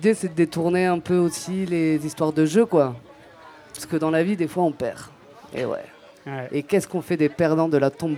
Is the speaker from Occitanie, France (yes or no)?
yes; Occitanie, France; Alors, moi, je viens de Lozère.